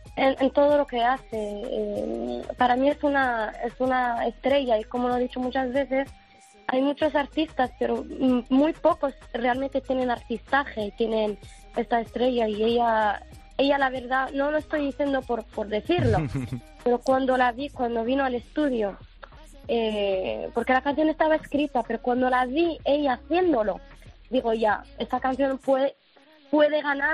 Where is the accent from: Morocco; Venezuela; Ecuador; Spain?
Morocco; No sé si puedo, porque soy marroquí, no soy española